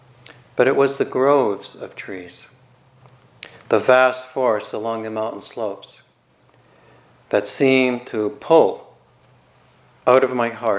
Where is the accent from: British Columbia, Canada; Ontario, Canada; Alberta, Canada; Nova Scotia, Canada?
Alberta, Canada; Calgary; I grew up in Calgary, not known for its trees.